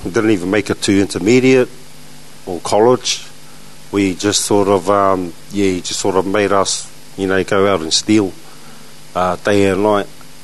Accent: Auckland, New Zealand; I was born and raised in Auckland

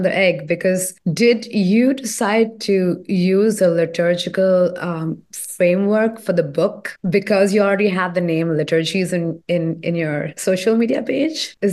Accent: India; I come from India

